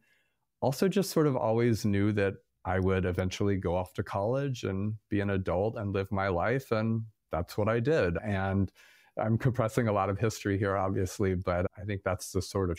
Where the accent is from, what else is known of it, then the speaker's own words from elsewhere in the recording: Florida, United States; I was born in Orlando, Florida. I grew up in the suburbs of Central Florida in the 1980s and early 90s.